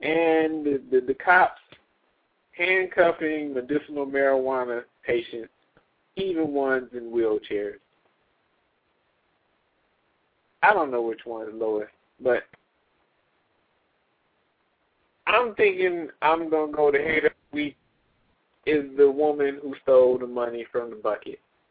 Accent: Indianapolis, Indiana, United States; first hater of the week comes out of my hometown, Indianapolis.

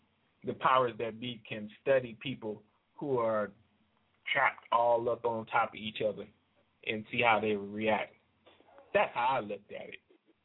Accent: New Orleans, Louisiana, United States; it reminds me of what happened in my hometown, New Orleans, where after Katrina, a lot of the projects, they didn't open them back up.

